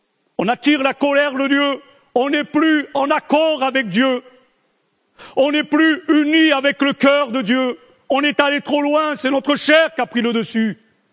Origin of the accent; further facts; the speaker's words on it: France; Pourtant, je suis français, hein.